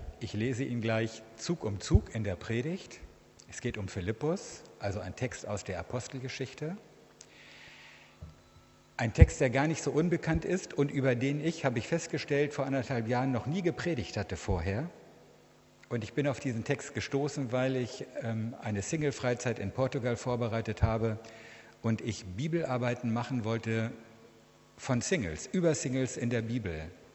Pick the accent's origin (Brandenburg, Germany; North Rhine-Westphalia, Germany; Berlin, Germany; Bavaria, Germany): North Rhine-Westphalia, Germany; Freudenberg; Ich komme aus Freudenberg. Das liegt bei Siegen. Etwa eine Stunde Richtung Osten.